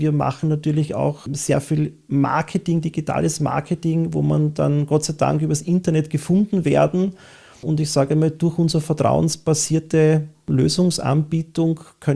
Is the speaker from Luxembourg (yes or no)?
no; Vienna, Austria; Lieblingsmusik, typisch wienerisch, von … da wo ich herkomme, da gehöre ich hin.